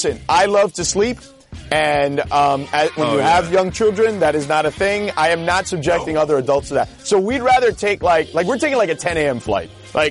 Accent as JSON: {"language": "English", "town": "Miami", "region": "Florida", "country": "United States", "tie": "born or raised there", "said": "because Miami in August is, as much as I love my hometown, it's the worst time to be there"}